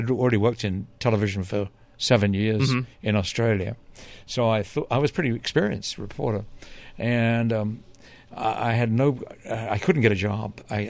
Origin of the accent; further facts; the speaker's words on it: London, United Kingdom; Raised during the war and evacuated twice out of London.